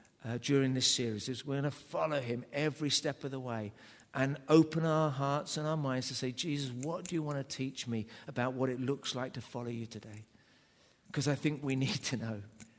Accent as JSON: {"language": "English", "region": "England", "country": "United Kingdom", "said": "I do confess I am a Southerner, but I love the North."}